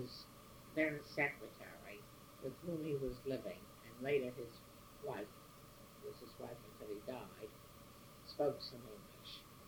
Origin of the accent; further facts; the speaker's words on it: United States; accent: American; And I'm fluent in French, but my accent is purely American.